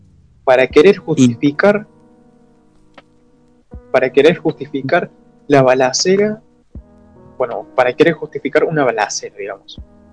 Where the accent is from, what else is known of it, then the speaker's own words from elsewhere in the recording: Argentina; acá en mi país también, bueno, en la parte de Buenos Aires, digamos, están de paro